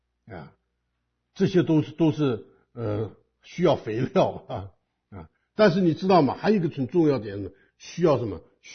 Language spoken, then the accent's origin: Chinese; China; 我们中国人很喜欢搞盆景啊，日本人更喜欢搞盆景啊。